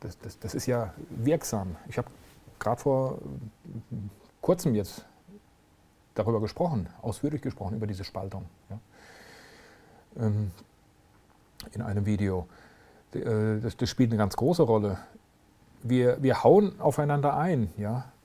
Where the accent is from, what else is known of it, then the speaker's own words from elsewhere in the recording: West Germany, Germany; Ich komme ja aus dem Westen, da ist es noch viel, mir ist es viel präsenter. Ich bin Jahrgang 1960, ja.